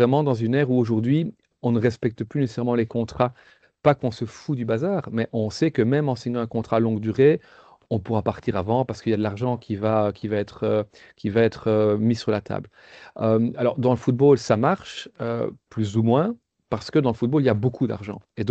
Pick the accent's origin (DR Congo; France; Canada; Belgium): Belgium; parce qu'on est belge